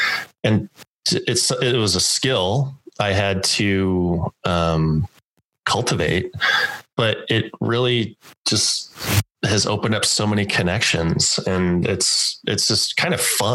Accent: Pueblo, Colorado, United States; So I grew up in Pueblo, Colorado. So kind of right in smack dab in between us a little bit.

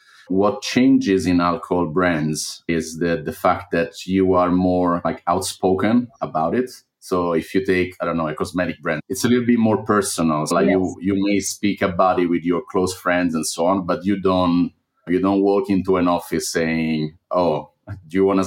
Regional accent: Rome, Lazio, Italy; English is a second language; moved away; I'm Italian. I'm originally from Rome, but I've lived 18 years abroad in 6 countries in Europe.

